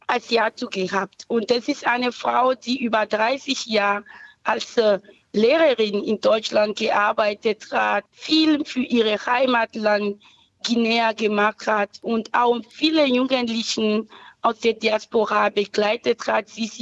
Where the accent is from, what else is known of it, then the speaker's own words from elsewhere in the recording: Benin; German is a second language; Ich komme aus Benin, aber aus das Land Benin, ehemalige Dahomey.